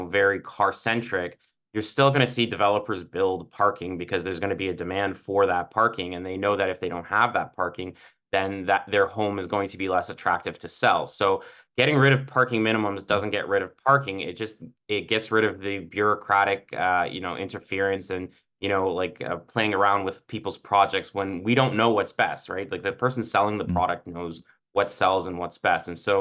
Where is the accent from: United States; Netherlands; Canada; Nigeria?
Canada; Toronto, Ontario; there's a lot of folks that I grew up with in Toronto